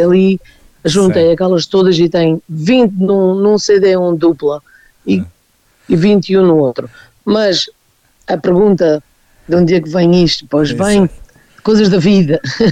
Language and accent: Portuguese; Azores, Portugal; aqui nos Açores, especialmente eu sou da Terceira